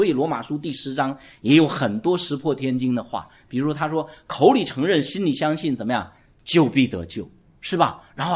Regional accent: Guangdong, China; 我们广东人喜欢煲汤嘛，对吧？

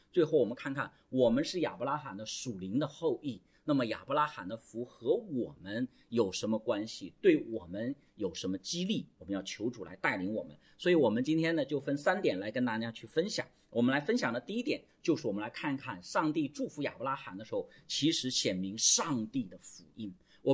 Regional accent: China; 那么就按我们中国人的说法，就是土已经埋到脖子了

